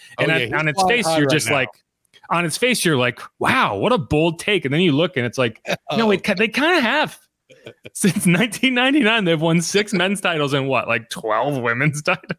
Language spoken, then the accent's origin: English; Willimantic, Connecticut, United States; about 15 minutes from my hometown, which is Willimantic, Connecticut